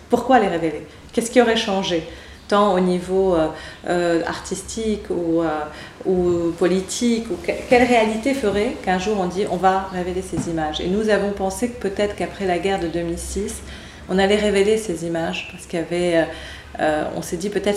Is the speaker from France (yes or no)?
no; Lebanon; en tant que Libanais, en tant qu'Arabe, en tant qu'artiste